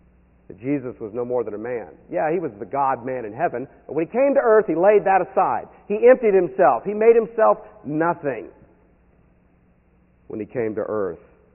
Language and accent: English; Florida, United States; moved away; I grew up in Florida and then left.